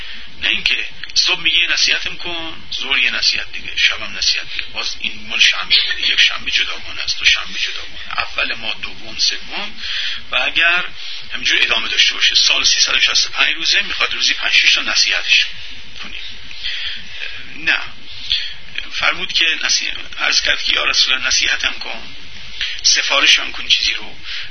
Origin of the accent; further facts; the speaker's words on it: Iran; به اعتبار اینکه ما ایرانی هستیم